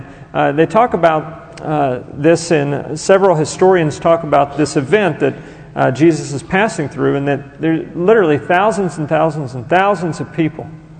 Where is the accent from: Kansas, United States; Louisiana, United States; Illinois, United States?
Louisiana, United States; We came from Louisiana.